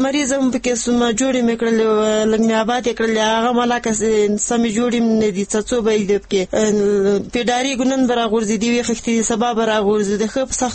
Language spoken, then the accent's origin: Pashto; Maidan Wardak, Afghanistan; رایله موږ د میدان وردګ یو، دلته راغلیم